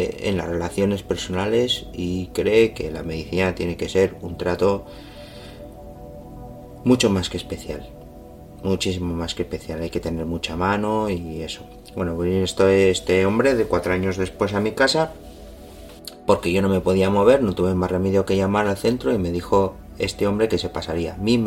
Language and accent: Spanish; Villava, Navarre, Spain; Yo soy de Villava